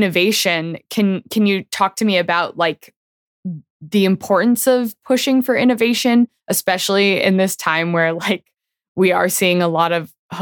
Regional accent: California, United States; I grew up again in the Bay Area

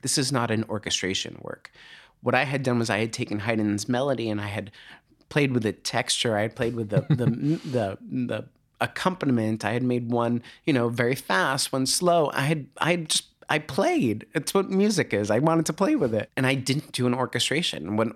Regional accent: Boston, Massachusetts, United States; So I grew up just outside of Boston. And for whatever reason, I just wanted to dance.

